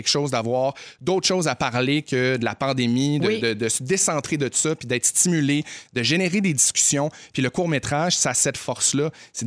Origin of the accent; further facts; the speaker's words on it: Quebec, Canada; même à 9 ans, je me souviens, j'étais tout petit, puis je prenais l'autobus scolaire, l'autobus de ville très, très rapidement chez nous au Saguenay.